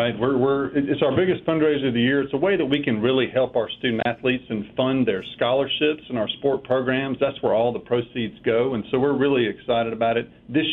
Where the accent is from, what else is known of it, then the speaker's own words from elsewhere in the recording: Starkville, Mississippi, United States; you may not know, but I grew up in Starkville. I grew up living in that left field lounge at Mississippi State